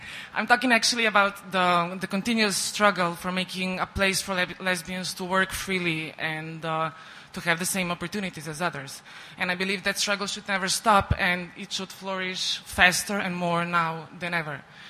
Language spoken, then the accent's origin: English; Ljubljana, Central Slovenia, Slovenia; English is a second language; I come from Ljubljana, Slovenia